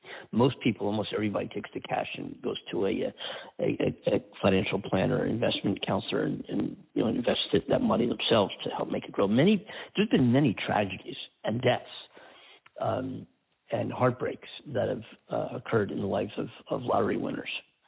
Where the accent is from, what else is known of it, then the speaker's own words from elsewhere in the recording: Pennsylvania, United States; My home state of Pennsylvania, where we have Fetterman running against this doctor who's been on TV